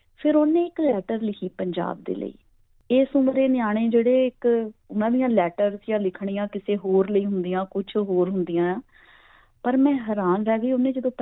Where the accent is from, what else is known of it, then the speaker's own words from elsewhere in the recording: Punjab, India; ਸਾਡਾ ਪਿੰਡ ਅੰਮ੍ਰਿਤਸਰ ਤੋਂ ਕੋਈ ਮੈਨੂੰ ਲੱਗਦਾ ਕਿ 30-40 ਕਿਲੋਮੀਟਰ ਤੇ ਹੋਣਾ ਹੈ